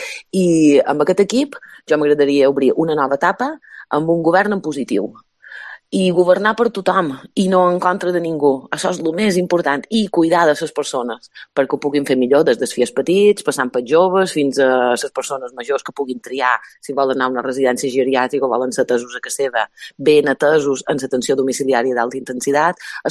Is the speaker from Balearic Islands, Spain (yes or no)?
yes; Es Migjorn Gran, Balearic Islands, Spain; som de Migjorn.